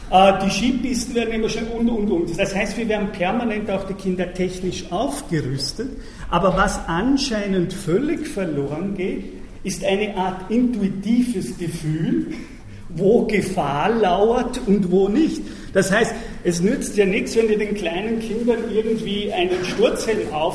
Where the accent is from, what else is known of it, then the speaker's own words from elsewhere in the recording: Vorarlberg, Austria; ich komme aus Vorarlberg und weiß daher, was die Touristen in Vorarlberg in den Bergen machen